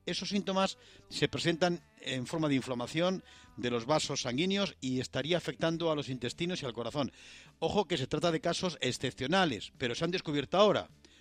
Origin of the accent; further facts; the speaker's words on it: Spain; a pesar de que seguimos siendo los españoles